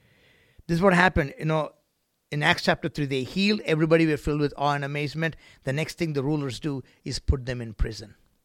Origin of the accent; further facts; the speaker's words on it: India; English is a second language; And I'm from India. He's from Africa. And we became brothers, right?